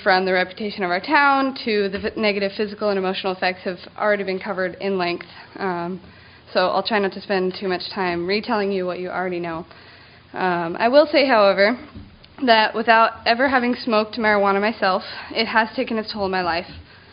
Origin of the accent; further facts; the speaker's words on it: Monroe, Washington, United States; now in Snohomish, United States; And though I currently live in Snohomish, I was raised in Monroe.